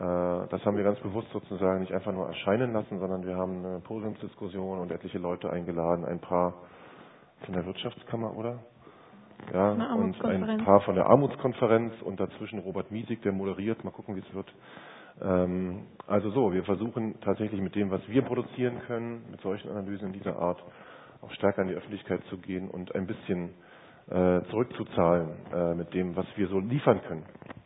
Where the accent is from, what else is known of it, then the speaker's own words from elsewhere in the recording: Berlin, Germany; als Berliner würde ich sagen, es ist schon eigentlich richtig krank geworden.